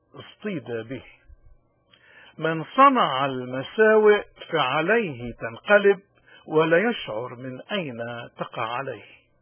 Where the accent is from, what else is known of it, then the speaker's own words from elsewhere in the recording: Lebanon; نحن كشعب لبناني مقارنة أو نسبة بعدد سكاننا